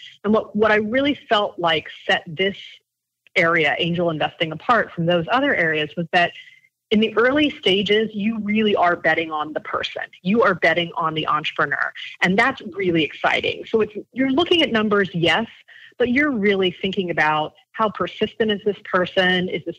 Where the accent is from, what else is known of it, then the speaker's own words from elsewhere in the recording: South Carolina, United States; I grew up in South Carolina. And I don't know how many people know that, but I grew up kind of in smaller towns outside of the two recognizable cities, Columbia and Charleston.